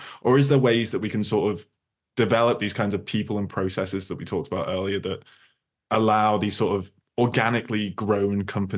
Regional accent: United Kingdom; I mean, as a British person, I know all too well about politeness getting in the way of us getting stuff done.

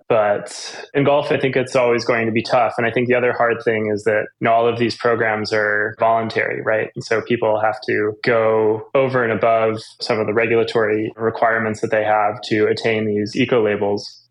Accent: Blacksburg, Virginia, United States; Yeah, I grew up in Blacksburg, Virginia, where Virginia Tech is, and then went a little further east in Virginia to William & Mary in Williamsburg

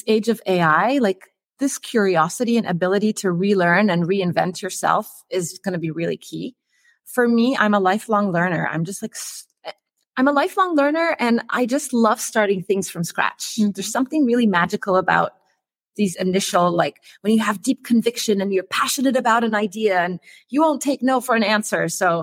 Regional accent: Egypt; I'm originally from Egypt.

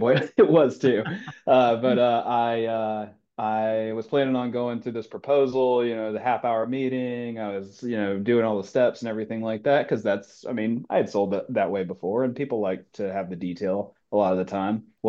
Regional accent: North Carolina, United States; But I growing up in North Carolina, I feel terrible that I got more into football because, you know, college football is like central there.

